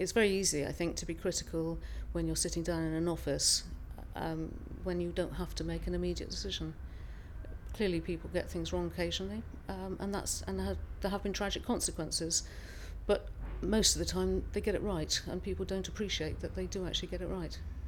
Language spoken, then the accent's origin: English; South West England, United Kingdom; So I was born and bred in Dorset, and obviously came to London because you have to come to London, but was very happy to return to Dorset as quickly as possible on retirement.